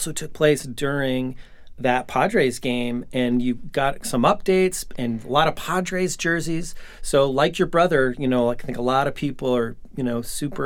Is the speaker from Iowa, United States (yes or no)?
no; Chicago, Illinois, United States; Like I grew up in Chicago, like in the 90s.